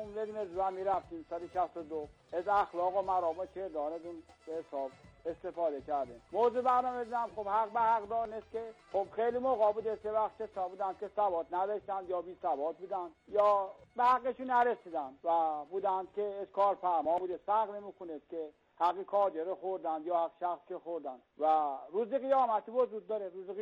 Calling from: Isfahan, Iran; از اصفهان هستم.

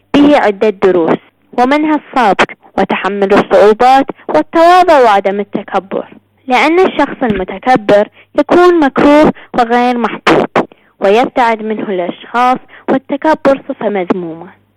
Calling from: Iraq; من العراق

